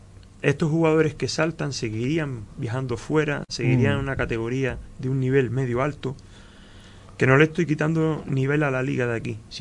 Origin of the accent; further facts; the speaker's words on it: Sandía, Canary Islands, Spain; mi niñez fue aquí debajo, en Sandía, y yo Sandía siempre lo llevo dentro, lo llevo en el corazón, porque claro, fueron 8 años viviendo aquí debajo, y fui criado aquí debajo